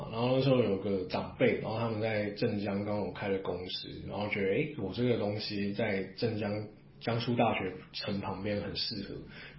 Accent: Taipei, Taiwan; 台北哦，因为我是台北人嘛。

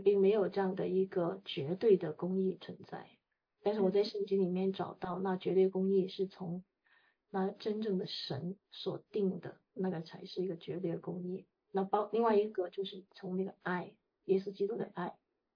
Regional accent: Hong Kong; 我其实以前我在香港长大哈，香港呢，我们其实有很多天主教学校，我们家的背景原本是道教的。

